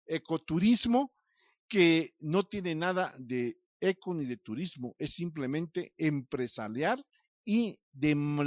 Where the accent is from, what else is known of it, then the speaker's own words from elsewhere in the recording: Mexico; como mexicanos, mexicanas, pueblos indígenas y no indígenas